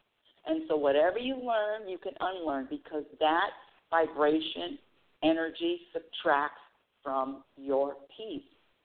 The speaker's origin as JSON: {"language": "English", "region": "California", "country": "United States", "said": "You know, I'm from California."}